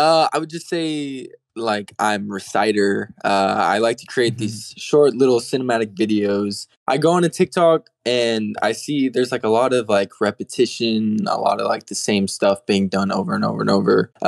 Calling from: Corpus Christi, Texas, United States; I'm in Corpus Christi.

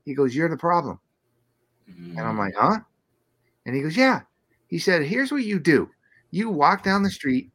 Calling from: Las Vegas, Nevada, United States; I'm actually sitting in beautiful Las Vegas, Nevada right now.

